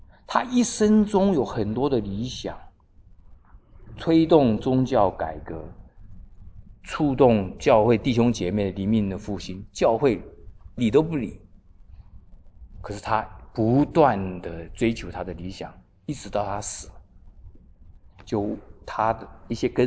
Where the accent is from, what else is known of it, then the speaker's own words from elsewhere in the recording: China; 不会像我们中国人这种态度哈。